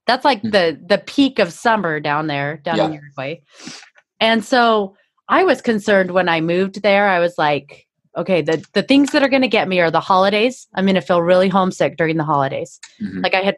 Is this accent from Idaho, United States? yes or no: yes; Idaho, United States; You know, growing up in Idaho, it was cold. There was snow.